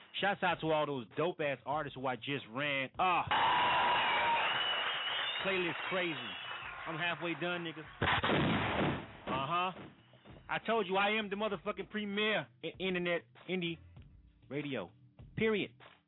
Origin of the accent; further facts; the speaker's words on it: Panama City, Florida, United States; I'm from Panama City, Florida. You ain't know that?